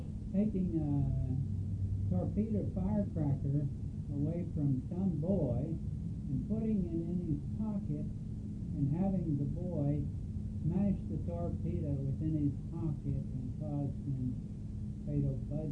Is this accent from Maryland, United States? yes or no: yes; Bel Air, Maryland, United States; It was pleasant growing up in Bel Air, to say the least, because everyone knew everyone else